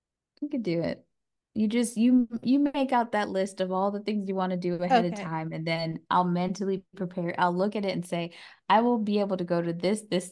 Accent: Brooklyn, New York, United States; my mom always talks about a Nathan's hot dog because we grew up in Brooklyn near Coney Island.

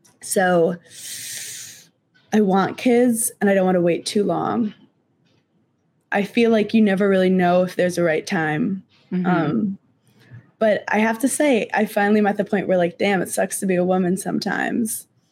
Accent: New York, United States; growing up in New York, so many of I looked up to the women who were like 38

